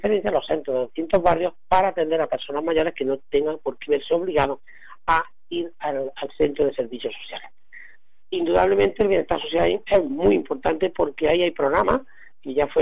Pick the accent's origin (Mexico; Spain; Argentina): Spain; Cabra, Andalusia; soy de Cabra, me preocupa mucho los problemas de mi ciudad